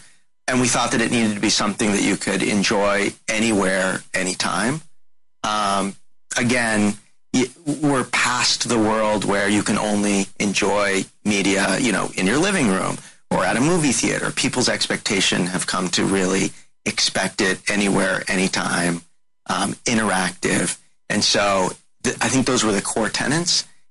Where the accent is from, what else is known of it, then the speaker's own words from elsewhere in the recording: United States; Which is crazy to me as an American, where we watch a lot of television